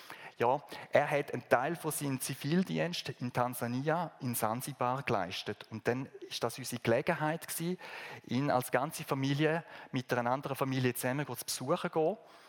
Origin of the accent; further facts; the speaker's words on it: Switzerland; ob wir als Schweizer da uns mitbeteiligt haben